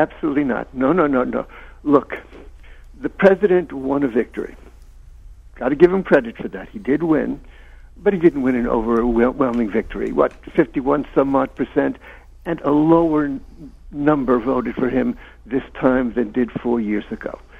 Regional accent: Brooklyn, New York, United States; I was born and raised in Brooklyn, and everyone around me was a socialist or a liberal.

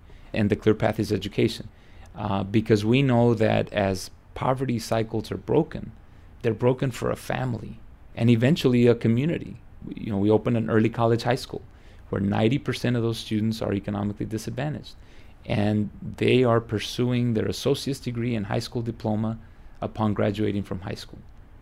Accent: Texas, United States; Growing up in the South Texas, in the summers when I was in elementary school all the way through high school, I worked in the fields and I picked okra, of all things.

